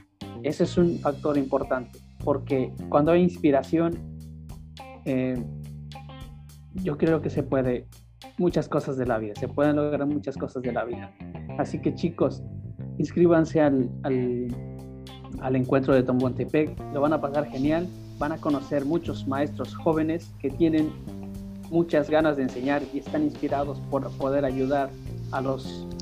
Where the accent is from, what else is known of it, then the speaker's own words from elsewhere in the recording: Ñahuitlán, Oaxaca, Mexico; now in Morelia, Mexico; Soy orgullosamente oaxaqueño, soy orgullosamente ñahuiteco.